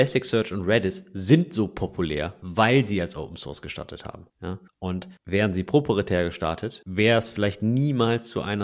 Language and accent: German; North Rhine-Westphalia, Germany; Ich komm aus Nordrhein-Westfalen.